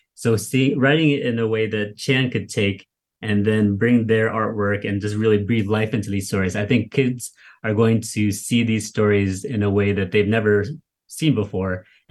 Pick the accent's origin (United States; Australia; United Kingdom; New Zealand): United States; Yeah, so I'm Vietnamese American.